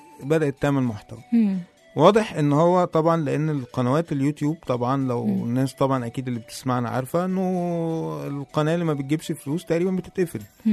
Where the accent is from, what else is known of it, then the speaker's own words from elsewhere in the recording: Egypt; الموضوع للاسف بقى منتشر جدا لان احنا عندنا في مصر طبيعه الامر ان احنا بنحب نقلد